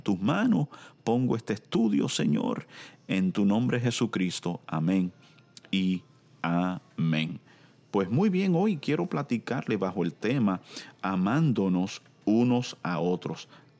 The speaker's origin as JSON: {"language": "Spanish", "country": "Puerto Rico", "said": "Yo soy de Puerto Rico, donde la población es tan solo 2.9 millones de personas."}